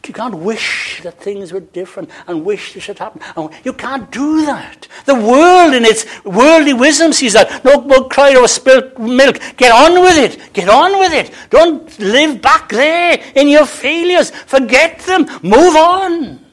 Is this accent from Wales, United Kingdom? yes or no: yes; Wales, United Kingdom; I can say this because I'm Welsh